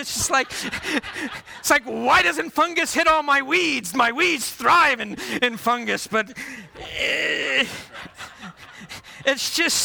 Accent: the North, United States; I grew up in the North. Southern gardening and Southern lawn care is just, it's a whole different thing, right?

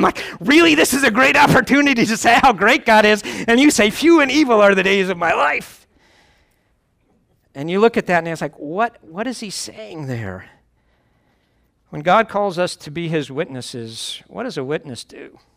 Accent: United States; I grew up mainly outside of New York and Chicago, and there's some really cool things about big cities.

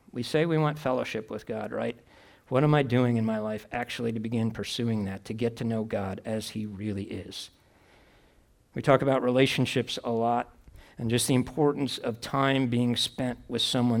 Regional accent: Chicago, Illinois, United States; I'm from Chicago, so I got to do some love for my Bulls there.

